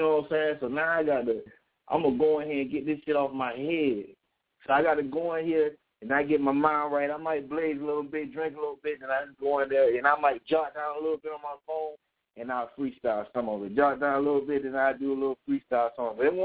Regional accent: Hardeeville, South Carolina, United States; now in Fayetteville, United States; Well, right now I'm in Fayetteville, North Carolina, but I'm from Hardeeville, South Carolina. It's a little small little town.

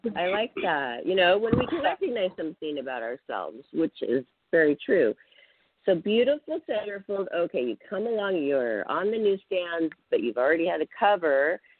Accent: Pacific Northwest, United States; So, yes, we're from the Great Northwest, which is an amazing place to be from.

